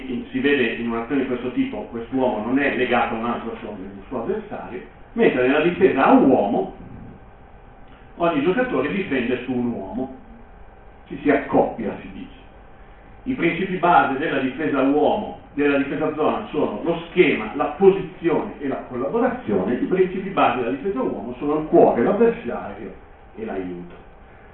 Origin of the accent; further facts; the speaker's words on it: Piedmont, Italy; Devo dirvi anche che vengo dalla Val Susa